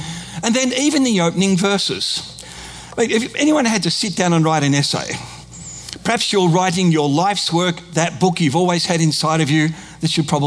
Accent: Australia; I'm Australian

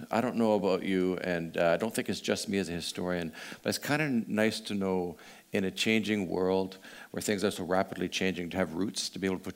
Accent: Winnipeg, Manitoba, Canada; Where I grew up in Winnipeg, the nearest historical marker was for the discovery of natural gas in 1920.

